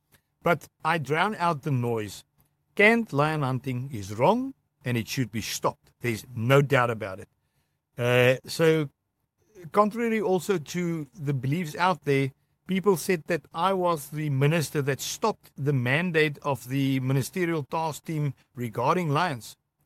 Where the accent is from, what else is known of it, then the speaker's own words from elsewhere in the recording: Tzaneen, Limpopo, South Africa; I grew up in Tzaneen.